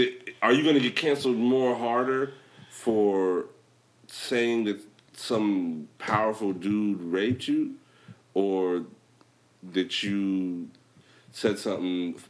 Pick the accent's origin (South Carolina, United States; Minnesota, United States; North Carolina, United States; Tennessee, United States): North Carolina, United States; Charlotte; I'm from Charlotte, North Carolina, fam.